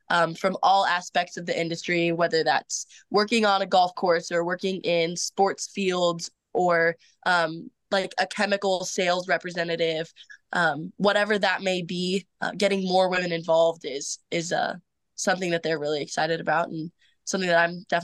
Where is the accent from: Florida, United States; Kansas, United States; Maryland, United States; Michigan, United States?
Kansas, United States; I love the Midwest. I grew up in the Midwest. I'm from Kansas.